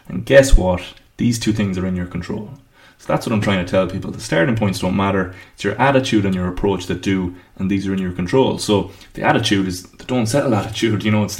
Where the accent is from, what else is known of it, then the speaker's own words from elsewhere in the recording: Ireland; I'm from Ireland